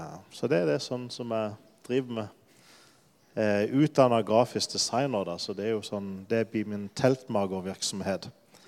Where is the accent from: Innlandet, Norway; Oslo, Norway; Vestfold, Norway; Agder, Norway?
Agder, Norway; Lyngdal; moved away as an adult; also born or lived in Denmark; now in Poland; jeg kommer fra Lyngdal, og som Steinar sa, så flyttet vi til Danmark, var der i 10 år, og så i 2014 så flyttet vi til Polen